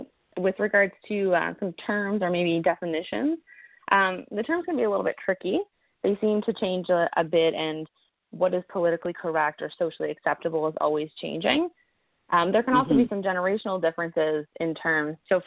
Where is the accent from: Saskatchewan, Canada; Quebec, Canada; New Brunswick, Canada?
New Brunswick, Canada; I'm originally from New Brunswick, so I'm here for a little bit.